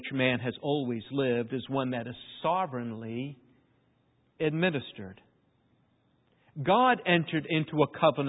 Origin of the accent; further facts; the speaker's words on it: East Coast, United States; Growing up on the East Coast, I never saw it.